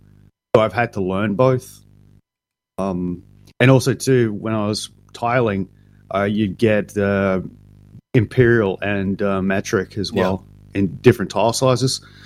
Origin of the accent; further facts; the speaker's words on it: Australia; I mean, as an Australian, I've had both from day dot.